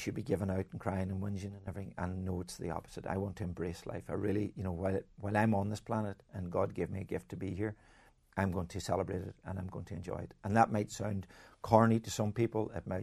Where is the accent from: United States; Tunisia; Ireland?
Ireland; Ulster; just this very ordinary person that was growing up in Donegal with two beautiful parents